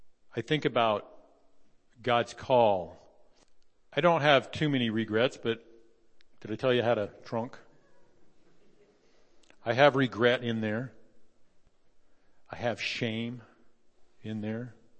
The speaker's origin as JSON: {"language": "English", "region": "Oregon", "country": "United States", "tie": "born or raised there", "said": "I grew up in Central Oregon, and I'm used to the snow slipping and sliding"}